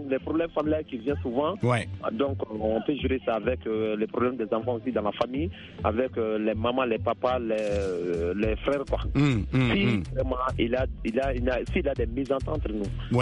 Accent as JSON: {"language": "French", "country": "Mali", "said": "chez nous en Afrique, précisément chez nous au Mali ici"}